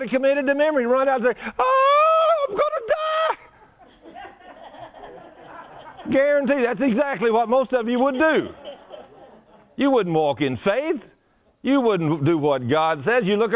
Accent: Argyle, Texas, United States; I said, wow, well, we're from Argyle, Texas.

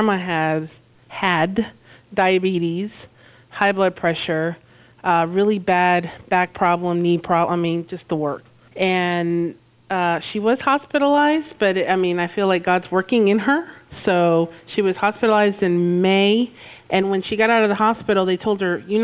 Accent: Allen, Texas, United States; and we come from Allen, Texas.

